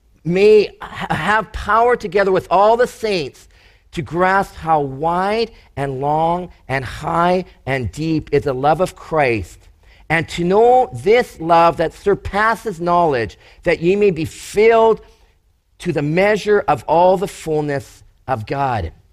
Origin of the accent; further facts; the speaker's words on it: Chilliwack, British Columbia, Canada; But we had, when we grew up in Chilliwack, there was a family that used to eat this like an apple, okay?